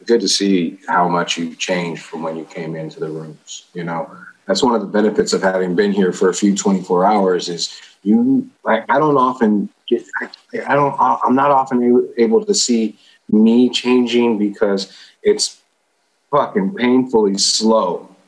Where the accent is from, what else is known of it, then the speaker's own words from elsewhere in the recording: Oakland, California, United States; You know, I born and raised in East Oakland, large Mexican family.